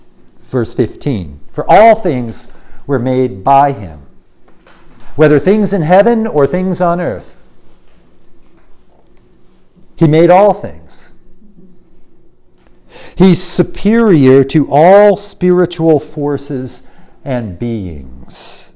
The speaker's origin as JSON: {"language": "English", "country": "United States", "tie": "born or raised there", "said": "And so I'm an American. I grew up in America. I know America. I know American culture. It's my culture."}